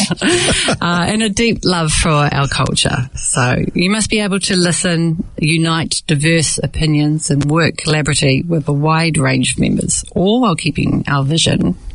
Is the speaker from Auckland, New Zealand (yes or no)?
yes; Oratia, Auckland, New Zealand; So I was born here, as were my parents, but we were raised Delhi. You know, we grew up in Oratia with millions of cousins, and we came to the club weekly where we met other Delhi kids.